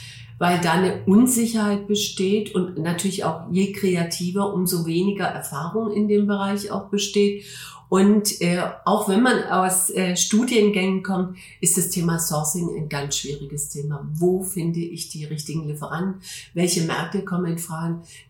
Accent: Stuttgart, Baden-Württemberg, Germany; also born or lived in Hamburg; Ja, ich komme ja aus Stuttgart und ich muss auch sagen, es war wunderschön, ein paar Jahre in Hamburg gelebt zu haben.

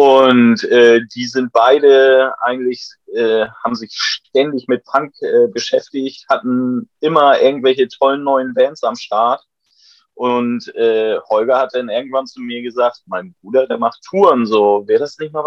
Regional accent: Bad Bramstedt, Schleswig-Holstein, Germany; now in Bremen, Germany; Ich bin zugezogener, ja, ich bin Schleswig-Holsteiner, ich komme eigentlich aus Bad Bramstedt, das ist so eine Kleinstadt, so circa, ich würde jetzt mal sagen 30, 40 Minuten nördlich von Hamburg

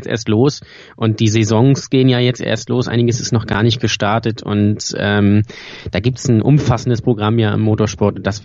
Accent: Lübeck, Schleswig-Holstein, Germany; Aus Lübeck.

